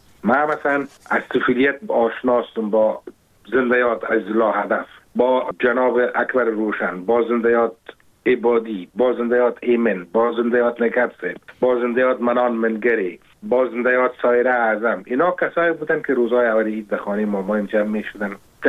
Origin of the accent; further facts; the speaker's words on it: Kabul, Afghanistan; born or raised there